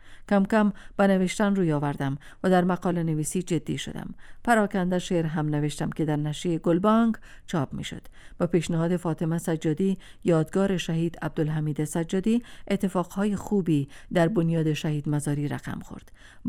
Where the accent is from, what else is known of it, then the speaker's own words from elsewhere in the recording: Afghanistan; also born or lived in Iran; چشم‌ها و لهجه‌ام داد می‌زد که افغانستانیم.